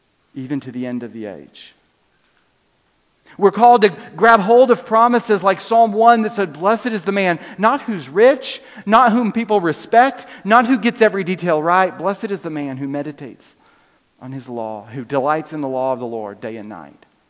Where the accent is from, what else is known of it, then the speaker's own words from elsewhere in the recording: the South, United States; accent: Southern; you can hear my accent. I'm from the South.